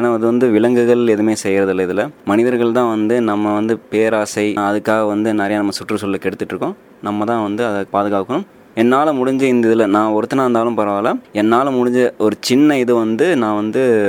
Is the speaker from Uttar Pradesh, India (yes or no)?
no; Coimbatore, Tamil Nadu, India; born there; now in Bangalore, India; இங்கே நான் பிறந்த ஊர் எல்லாமே கோயம்புத்தூர்.